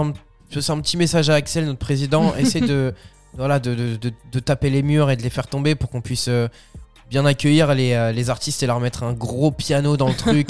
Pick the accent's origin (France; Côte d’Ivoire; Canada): Côte d’Ivoire; J'y peux rien, je suis un ivoirien.